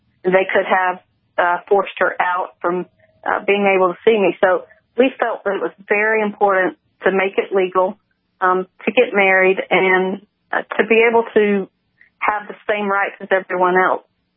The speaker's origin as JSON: {"language": "English", "region": "Florida", "country": "United States", "said": "We're from Florida."}